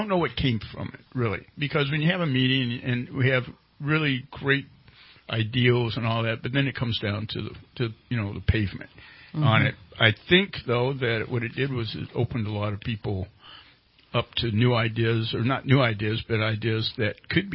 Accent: United States; I think we should all just start out by saying I'm an American.

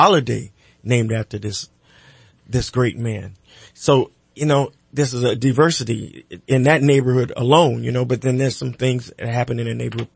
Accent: California, United States; now in Redding, United States; And now being in Redding, California, I came from Southern California. I worked in corrections.

